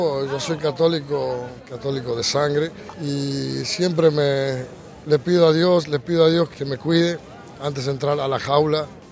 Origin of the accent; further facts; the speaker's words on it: Argentina; soy argentino y es primera vez que vengo a Italia